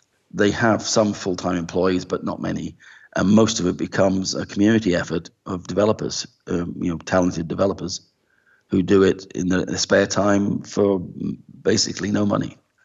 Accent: New Zealand; I'm over from New Zealand.

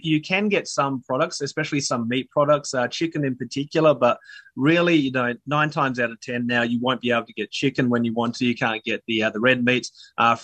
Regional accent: Adelaide, South Australia, Australia; when I grew up in Adelaide, South Australia

